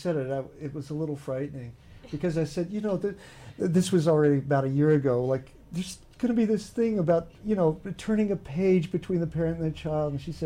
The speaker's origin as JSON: {"language": "English", "region": "Kentucky", "country": "United States", "said": "I'm sorry, I'm from Kentucky. That's why I keep saying you all."}